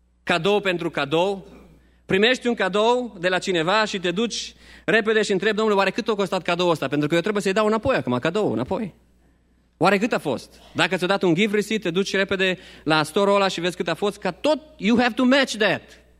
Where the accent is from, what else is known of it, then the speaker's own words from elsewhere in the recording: Romania; noi cei care am crescut în România.